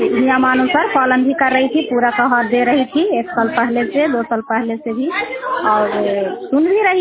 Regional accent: Jaswantpur, Bihar, India; मैं जसवंतपुर गांव चंडी ब्लॉक की रहने वाली हूँ।

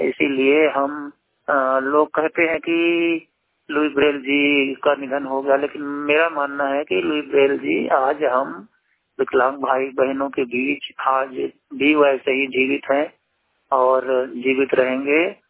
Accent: Madhya Pradesh, India; मैं मध्य प्रदेश के सतना जिले के कोठी क्षेत्र का निवासी हूं

